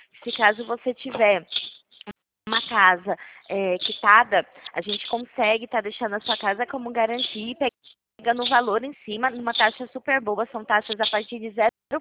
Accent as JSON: {"language": "Portuguese", "town": "Pirassununga", "region": "São Paulo", "country": "Brazil", "said": "Sim, sou de Pirassununga"}